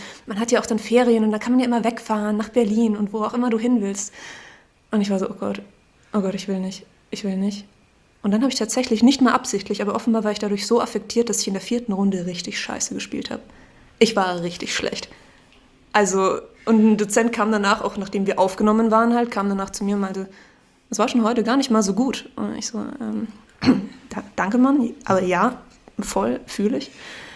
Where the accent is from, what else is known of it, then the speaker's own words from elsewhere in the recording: Salzburg, Austria; ich komme aus Salzburg in Österreich.